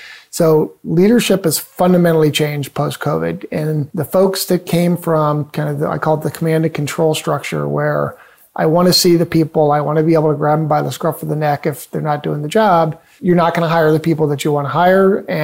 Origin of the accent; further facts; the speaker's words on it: Cleveland, Ohio, United States; I'm from Cleveland, Ohio.